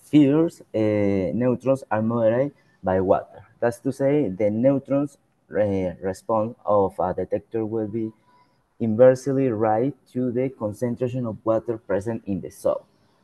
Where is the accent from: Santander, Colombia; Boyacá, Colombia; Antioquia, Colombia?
Santander, Colombia; Bucaramanga; I'm from Bucaramanga, Colombia. I am a master's student